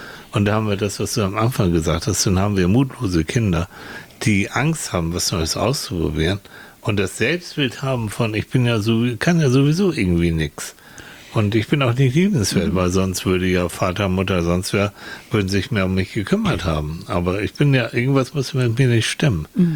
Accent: Finland; Leute, ich komme aus Finnland, ich komme vom Land.

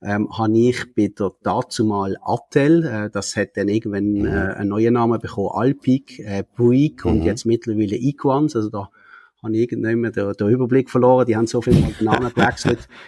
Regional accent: Basel, Switzerland; Ich komme aus der Region Basel, genauer gesagt, wo ich mit meiner Familie in meinen Banken. Ich bin 43 Jahre alt, ich bin verheiratet

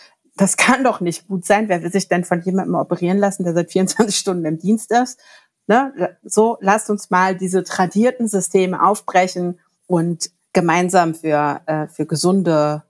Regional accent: Berlin, Germany; born there; ich bin auch gebürtige Berlinerin und als solche liebe ich meine Stadt

